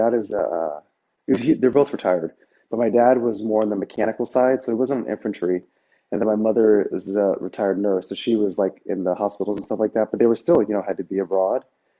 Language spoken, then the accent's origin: English; the South, United States; growing up in the South as an African American male, like a black man in America. Like I grew up in the suburbs, around like, Caucasian, but it was actually kind of mixed